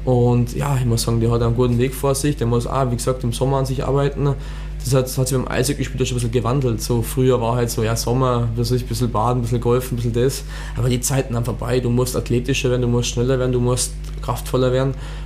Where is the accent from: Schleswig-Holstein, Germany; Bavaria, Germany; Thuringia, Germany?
Bavaria, Germany; Rosenheim; für mich schon so als Einheimischer, als gebürtiger Rosenheimer